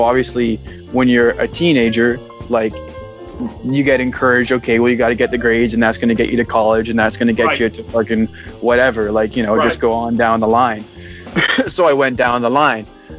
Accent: Ontario, Canada; now in Vancouver, Canada; I'm an artist living in basically Vancouver, Canada. And what can I say? I grew up in Ontario in a sort of middle class, somewhat conservative household.

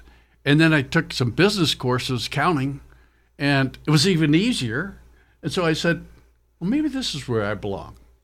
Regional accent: Woodbury, New Jersey, United States; also born or lived in Camden; The high school's Woodbury. And then we were right by Camden, so okay. Just outside Philly. And I was born in Camden.

